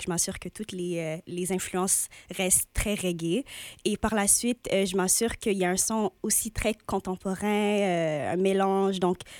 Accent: Montreal, Quebec, Canada; le fait que j'ai grandi à Montréal, ça fait en sorte que autour de moi, c'était beaucoup de culture

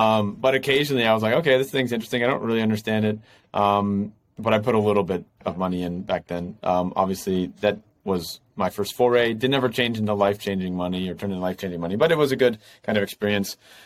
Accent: United States; also born or lived in Madrid, Spain; now in Hong Kong; So I'm from the States originally. I've been in Asia. I'm based in Hong Kong currently. Been in Asia for about 7-8 years now.

